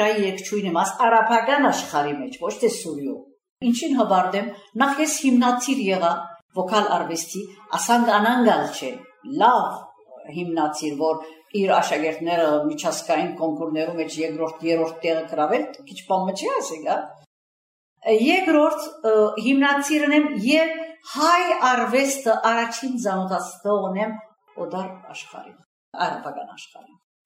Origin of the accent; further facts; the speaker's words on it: Syria; ես արաբ սիրիացի եմ, բայց ես հայ եմ, հայ։ Հայ եմ։